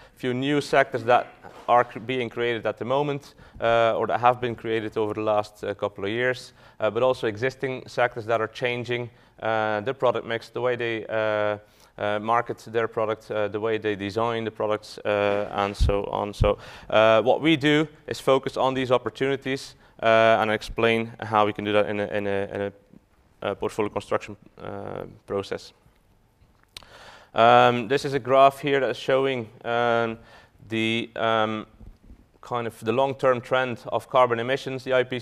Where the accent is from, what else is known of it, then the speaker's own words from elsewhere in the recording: Belgium; now in Dublin, Ireland; For those who don't know me, I'm born and raised in Belgium, but I live in Ireland, in Dublin.